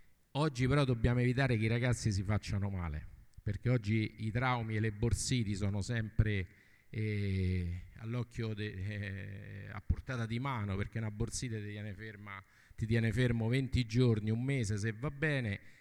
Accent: Rome, Lazio, Italy; sono da Roma

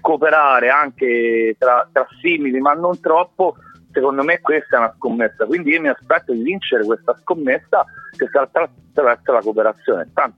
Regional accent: Tuscany, Italy; io sono toscano, sono sempre qua

